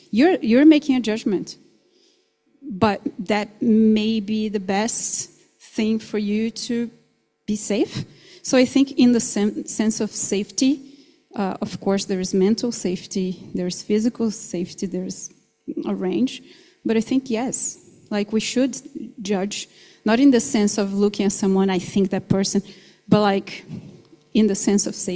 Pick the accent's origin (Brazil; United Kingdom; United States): Brazil; So I'm from Brazil.